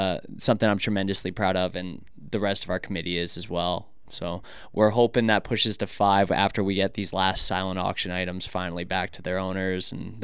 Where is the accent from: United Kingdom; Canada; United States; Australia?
Canada; And I'm Canadian, so back in my country.